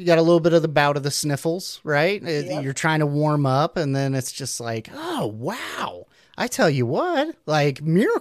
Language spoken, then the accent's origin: English; Missouri, United States; Growing up where I did a lot of duck hunters in the Midwest, I grew up in Southwest Missouri.